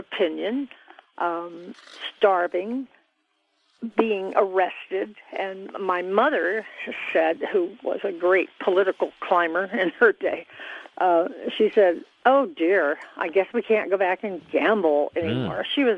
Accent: Miami, Florida, United States; I grew up in Miami, Florida.

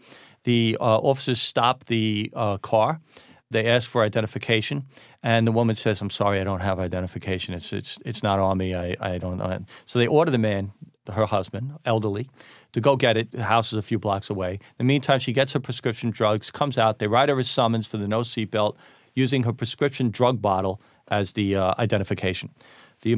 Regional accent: Queens, New York, United States; Bayside, Queens.

